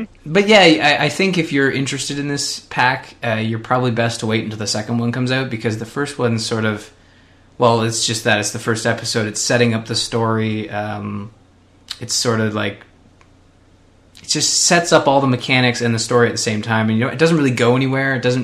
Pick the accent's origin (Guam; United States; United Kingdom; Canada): Canada; I mean, I don't know. I'm Canadian.